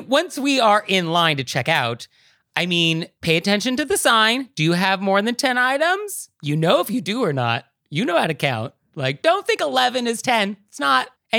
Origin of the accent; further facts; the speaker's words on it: West Coast, United States; now in New York City, United States; I grew up on the West Coast. I moved to New York City. We don't have Walmarts in either of these places.